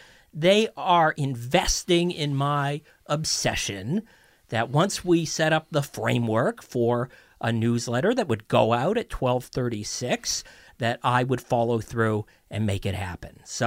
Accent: Toronto, Ontario, Canada; Well, being born and raised in Toronto, especially through the 80s, 90s, turn of the millennium

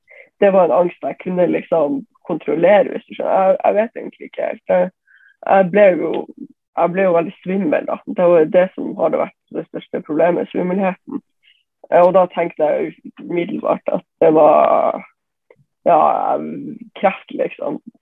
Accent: Bodø, Nordland, Norway; jeg 20 år, og jeg kommer fra Bodø.

